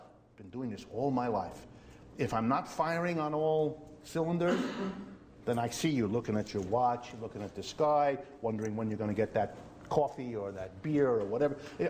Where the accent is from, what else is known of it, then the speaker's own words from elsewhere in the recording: United States; born there; Both my parents were born in Europe, so I am the child. I was born in the United States